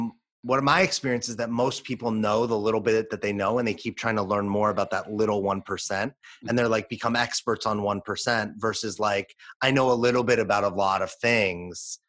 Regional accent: Los Angeles, California, United States; You brought up a controversial point that growing up in Los Angeles, like I automatically was always for like a woman's right to choose.

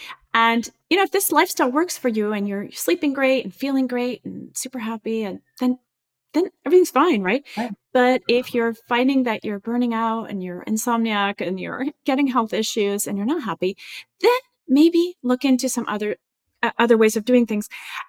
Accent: France; now in United States; So I moved from France, where I grew up, to the US, and in France, people tend to be really negative.

